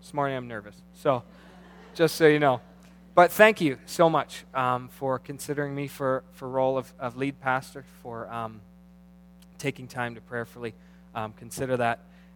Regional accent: Scarborough, Ontario, Canada; born there; I was born December 21st, 1974. That makes me 37 right now. I was born a preemie in Scarborough

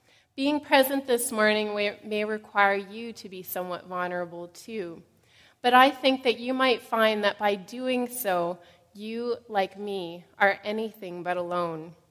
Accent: Toronto, Ontario, Canada; the church I grew up in Toronto, which is called Banfield.

